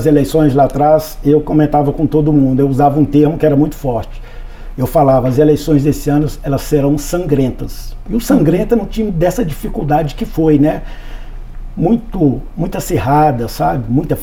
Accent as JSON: {"language": "Portuguese", "region": "Minas Gerais", "country": "Brazil", "said": "Falando para o povo mineiro, eu sou mineiro raiz"}